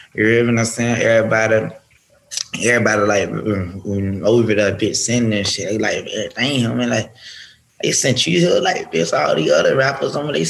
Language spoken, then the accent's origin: English; Pompano Beach, Florida, United States; I'm from Pompano, I pop a hole, yeah.